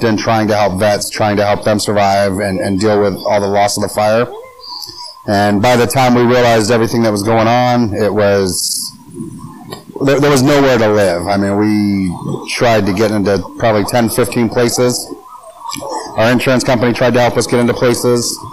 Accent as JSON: {"language": "English", "region": "California", "country": "United States", "said": "no, we've had no issues with anybody because we're from California."}